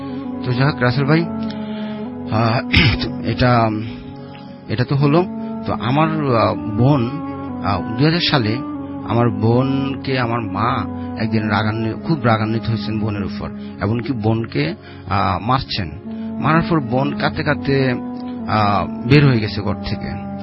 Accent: Sylhet, Sylhet Division, Bangladesh; আসসালামু আলাইকুম রাসেল ভাই … আমি আসছি সিলেট থেকে।

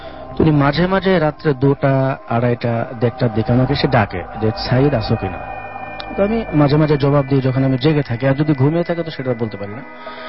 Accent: Melandaha, Mymensingh Division, Bangladesh; now in Dhaka, Bangladesh; আমার জেলা হচ্ছে জামালপুর জেলা, মেলান্দহ থানা।

